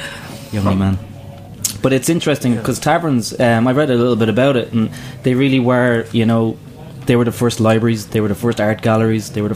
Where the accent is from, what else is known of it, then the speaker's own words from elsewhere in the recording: Ireland; I'm Irish, so I brought you three different kinds of beer.